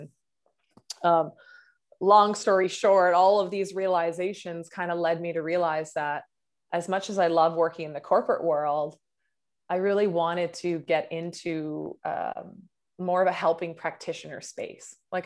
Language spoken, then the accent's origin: English; Vancouver, British Columbia, Canada; moved away as an adult; also born or lived in Sydney; I'm from Vancouver, BC, Canada, but I decided to travel overseas to have some fun, and backpack. Turned out I landed in Sydney, Australia